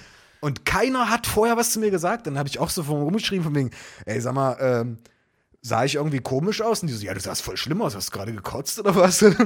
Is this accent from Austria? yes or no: no; Dessau, Saxony-Anhalt, Germany; das war in meiner Heimatstadt